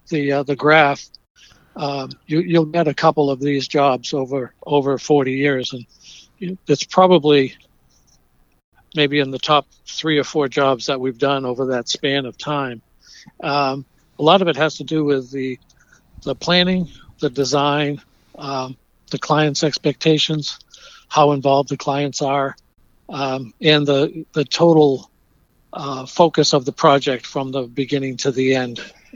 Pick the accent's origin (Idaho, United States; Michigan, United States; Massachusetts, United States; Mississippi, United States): Massachusetts, United States; Nantucket; That was the way that I was raised on Nantucket Island, that, you know, when my dad was a builder, you would build a house for the postman down the street